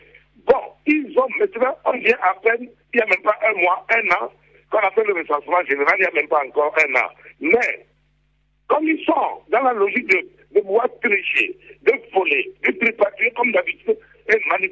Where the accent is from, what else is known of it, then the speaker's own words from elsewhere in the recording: Kara, Togo; moi je ne suis pas de Lomé. Je suis de 450 km de Lomé. Je suis de Kara.